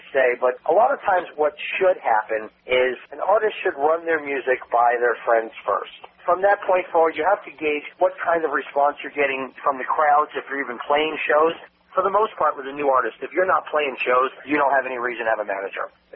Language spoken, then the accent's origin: English; New York City, New York, United States; now in Atlanta, United States; Originally, I'm from the Bronx.